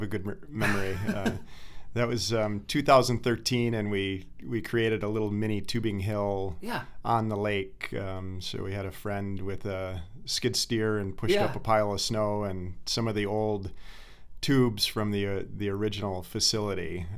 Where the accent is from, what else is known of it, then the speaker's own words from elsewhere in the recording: Rochester, New York, United States; also born or lived in Virginia; Well, I was born in Virginia, but grew up in New York and moved to Colorado for college.